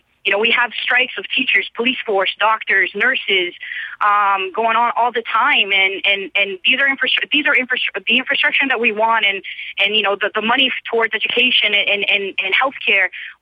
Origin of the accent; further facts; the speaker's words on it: Rio de Janeiro, Brazil; English is a second language; moved away as an adult; now in United States; I am originally from Brazil. I've lived in the U.S. for 20 years. I am not going to the World Cup in Rio, which is actually where I was born and raised.